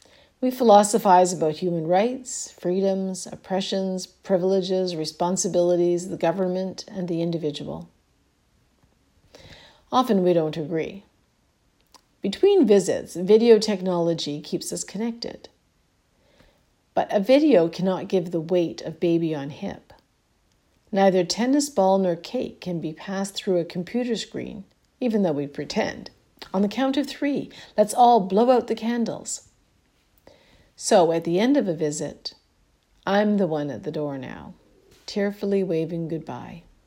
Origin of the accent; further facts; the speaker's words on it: Toronto, Ontario, Canada; Growing up in Toronto, everyone seemed remote.